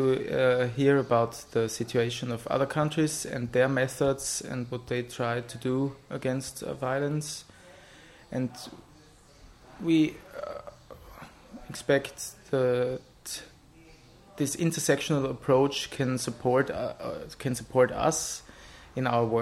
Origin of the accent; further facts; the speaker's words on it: Graz, Styria, Austria; English is a second language; Graz, Austria, and from the Men's Counseling Center in the city of Graz.